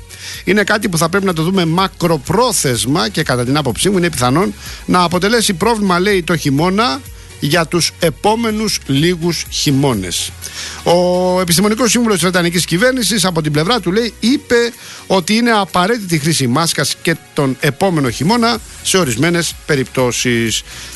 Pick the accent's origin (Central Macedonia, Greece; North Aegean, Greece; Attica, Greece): Attica, Greece; Rafina; Χιόνι στη Ραφίνα, στην πατρίδα μου, 1983, δεν θυμάμαι τι μέρα ήτανε.